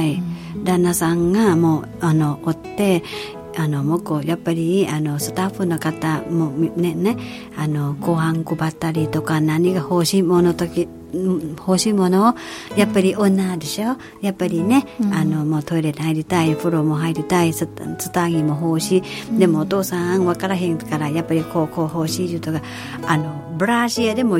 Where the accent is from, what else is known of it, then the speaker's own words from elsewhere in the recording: Thailand; Japanese is a second language; now in Japan; 神戸商業の時は多分私タイ人一人です。